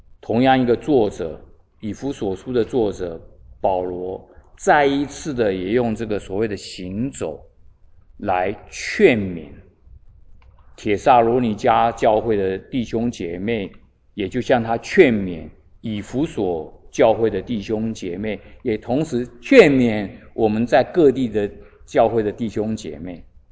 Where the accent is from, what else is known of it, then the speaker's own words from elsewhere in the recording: China; 这个是对我们中国人来讲是很难听进去的一句话。